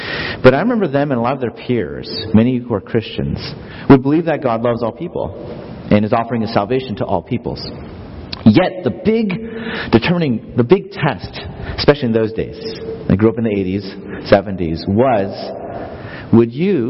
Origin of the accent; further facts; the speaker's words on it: Los Angeles, California, United States; I grew up in Los Angeles and actually didn't know who Rosa Parks was until my kids had to do that whole bus thing.